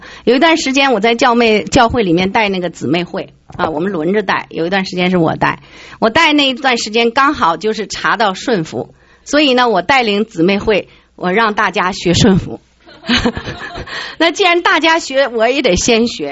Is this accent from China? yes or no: yes; China; 我也是从国内来的